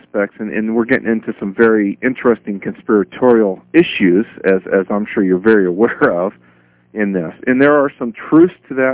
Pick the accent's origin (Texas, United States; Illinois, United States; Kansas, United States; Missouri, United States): Kansas, United States; Now, I grew up in Kansas, and I was a normal guy, and I hated history.